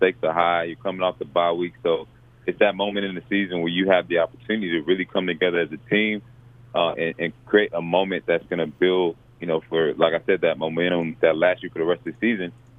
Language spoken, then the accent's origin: English; Georgia, United States; especially growing up in Gwinnett County, 45 minutes away